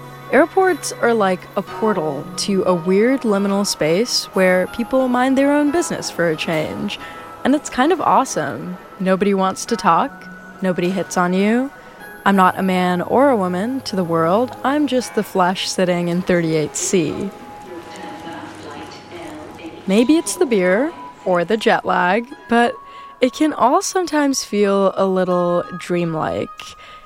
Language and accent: English; Dubai, United Arab Emirates; now in Los Angeles, United States; I'm a grad student. I go to USC. I'm from Dubai, and I'm just here in LA to finish my degree.